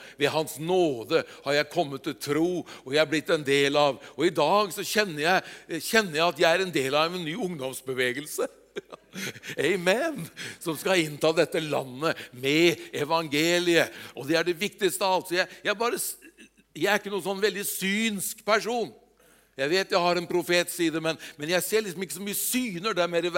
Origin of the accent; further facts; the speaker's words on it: Eastern Norway, Norway; Østlandet. Ja, det er jo langt unna Østlandet. Det er langt herfra, vet du. Ja. Det er der jeg kommer fra.